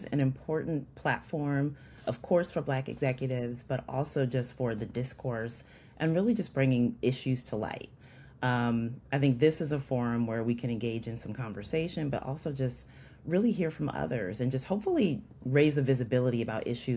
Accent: Richmond, Virginia, United States; born there; also born or lived in Hampton; So I was born in Richmond, Virginia. Most of my family is from Virginia. Later lived in Hampton. That is a big part of my sort of origin story. Most of my family is from that region.

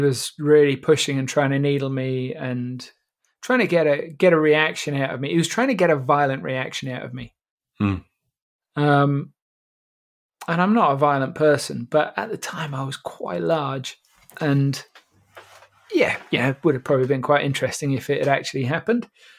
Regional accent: Ludlow, West Midlands, United Kingdom; And it was in Ludlow, my hometown

